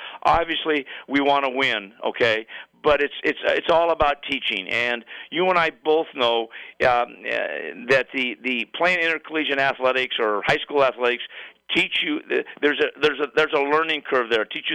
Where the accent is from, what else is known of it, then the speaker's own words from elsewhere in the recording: Stockton, California, United States; Dusty Baker grew up in Sacramento when I grew up in Stockton